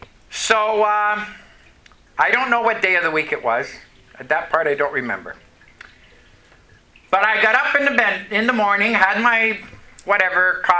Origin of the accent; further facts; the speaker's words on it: Canada; She was from Germany, and I'm from Canada, so that tells you that we weren't native here.